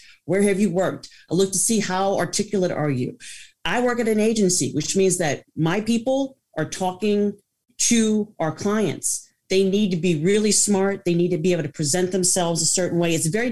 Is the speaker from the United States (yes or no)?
yes; New Orleans, Louisiana, United States; also born or lived in Jackson; now in Houston, United States; I'm from New Orleans and then I lived in Jackson and now I'm in Houston.